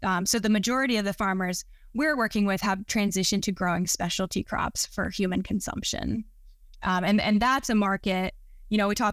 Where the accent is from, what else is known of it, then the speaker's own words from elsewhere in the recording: South Carolina, United States; like where I grew up in South Carolina, driving down those roads, you just see these massive tobacco fields.